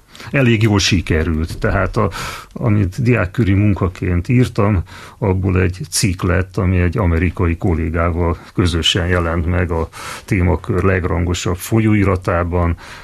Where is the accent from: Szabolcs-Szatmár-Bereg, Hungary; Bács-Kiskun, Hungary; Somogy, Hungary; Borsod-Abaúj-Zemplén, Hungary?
Bács-Kiskun, Hungary; Baja; also born or lived in Budapest / Szeged; én eredetileg pesti vagyok, csak... amikor 10 éves voltam, akkor szüleimet követve költöztem Bajára, és hát lényegében érettségig laktam ott, mert utána már inkább Szegedinek mondanám magamat, hiszen egyetemistaként Szegeden voltam.